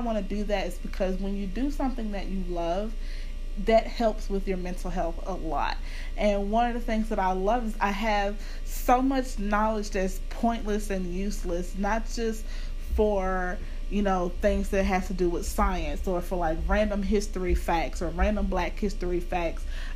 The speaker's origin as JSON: {"language": "English", "region": "Louisiana", "country": "United States", "lives_now": "Dallas, United States", "said": "And living in Dallas, Texas, I'm one of the odd men out here out here because I'm from Louisiana and I represent my home team very well."}